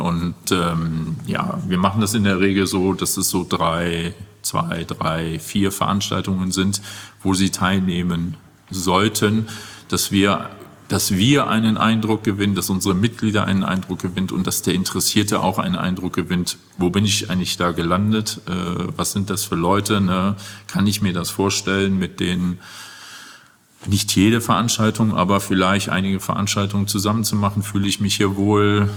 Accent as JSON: {"language": "German", "town": "Cologne", "region": "North Rhine-Westphalia", "country": "Germany", "tie": "born there", "said": "ich komme ja gebürtig aus Köln und bin mit meiner damaligen Freundin, heutigen Frau, hier hingekommen."}